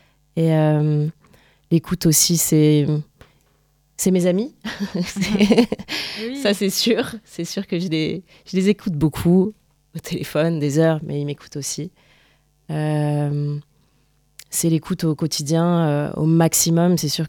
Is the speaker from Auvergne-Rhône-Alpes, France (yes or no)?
yes; Lyon, Auvergne-Rhône-Alpes, France; Avant ça, j'habitais à Lyon. Je suis lyonnaise. Je suis née à Lyon.